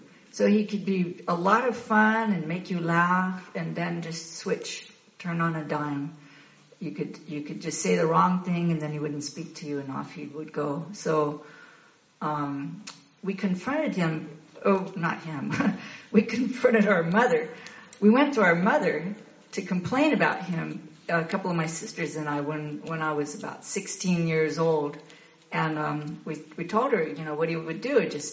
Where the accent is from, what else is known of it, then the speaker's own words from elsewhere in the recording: Seattle, Washington, United States; born there; So I was born in Seattle, 6 of 10 children, big Catholic family.